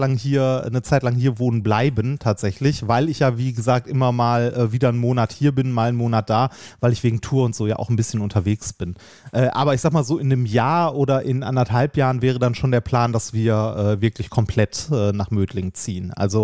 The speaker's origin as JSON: {"language": "German", "town": "Essen", "region": "North Rhine-Westphalia", "country": "Germany", "tie": "born there", "said": "ich war nie in Essen. Also ich glaube, ich war in meinem Leben dreimal in Essen-Kana und ich bin in Essen geboren worden."}